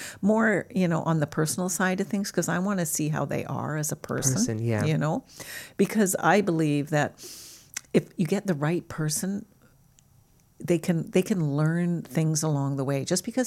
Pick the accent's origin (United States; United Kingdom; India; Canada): Canada; moved away as an adult; So we came from Canada, you know, where you spend maybe a couple of months in the sun